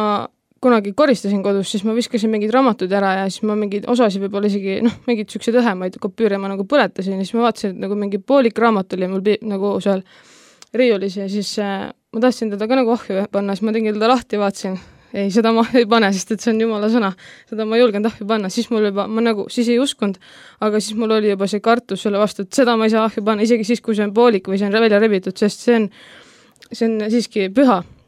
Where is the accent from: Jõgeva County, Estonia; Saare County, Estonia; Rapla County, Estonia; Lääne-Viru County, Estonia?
Rapla County, Estonia; Järvakandi; ma olen Järvakandist pärit